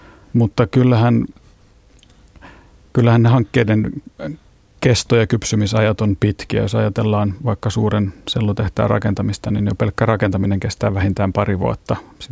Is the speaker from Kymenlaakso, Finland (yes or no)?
yes; Kuusankoski, Kymenlaakso, Finland; Olen kotoisin Kuusankoskelta, joka nyt on yksi Suomen merkittävimpiä metsäteollisuuspaikkakuntia, ja juuret molempien vanhempien puolelta lähtee teollisuuspaikkakunnalta. Äiti on Valkeakoskelta kotoisin